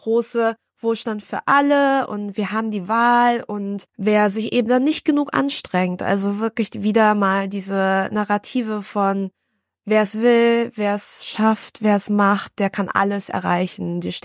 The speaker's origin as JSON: {"language": "German", "region": "Berlin", "country": "Germany", "tie": "born or raised there", "said": "ich bin halt im Mariendorf aufgewachsen"}